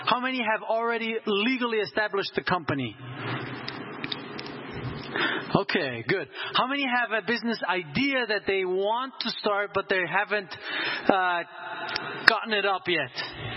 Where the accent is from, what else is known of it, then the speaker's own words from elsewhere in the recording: Switzerland; I grew up in Switzerland.